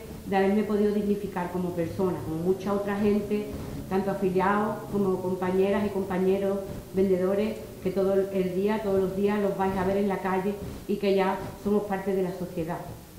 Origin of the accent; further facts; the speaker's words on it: San Roque, Andalusia, Spain; also born or lived in La Línea / Sevilla; now in Guadiaro, Spain; Yo soy campo gibraltareña de pie a cabeza. He nacido en La Línea, vivo en Guadiaro, soy de San Roque, he estado en Algeciras, bueno, en fin, ya me queda todo. Ya me queda todo. Y estuve en Sevilla, me tuve que venir, porque es que el campo de Gibraltar me tiraba